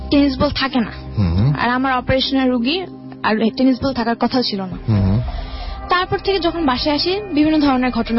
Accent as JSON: {"language": "Bangla", "town": "Savar", "region": "Dhaka Division", "country": "Bangladesh", "said": "আমি সাভার থেকে আসছি।"}